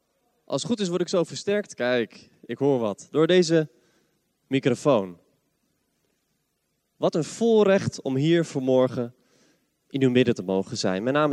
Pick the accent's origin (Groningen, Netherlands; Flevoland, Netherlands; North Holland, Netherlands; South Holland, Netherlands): Flevoland, Netherlands; Lelystad; Ik kom uit Lelystad.